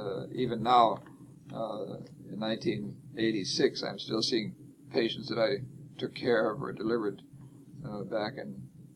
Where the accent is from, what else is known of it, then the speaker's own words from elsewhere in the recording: Bagley, Minnesota, United States; born there; I was born in Bagley, Minnesota on August 4th, 1919